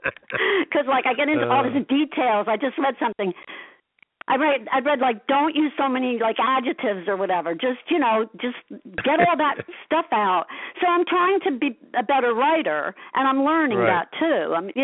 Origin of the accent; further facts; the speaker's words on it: Asbury Park, New Jersey, United States; But I say always I grew up in Asbury Park because I did, because I was literally in Asbury Park every single day of my life